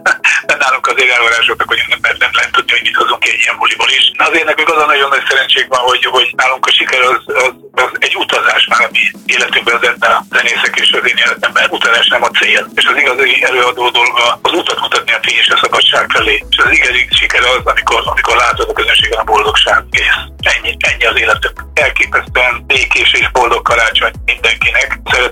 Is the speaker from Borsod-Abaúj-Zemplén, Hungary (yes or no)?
yes; Miskolc, Borsod-Abaúj-Zemplén, Hungary; born there; Szombaton otthon Miskolcon játszunk, a Sorcsanokban, és hétfőn pedig Békés Csabán tényleg lezárul ez a nyári turné, és mind a két város, hát a belső azért, mert a szívem Csücske, hiszen ott születtem